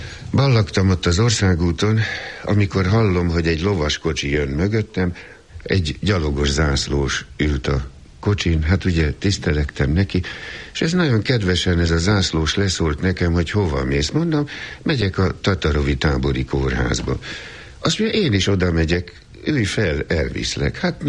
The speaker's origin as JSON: {"language": "Hungarian", "town": "Szeged", "region": "Csongrád-Csanád", "country": "Hungary", "tie": "born there", "said": "1916-ban, sajnos elég régen születtem Szegeden. Azért Szegeden, mert az édesanyám is, édesapám is színész volt, és akkor éppen a Szegedi Színháznál voltak szerződésben."}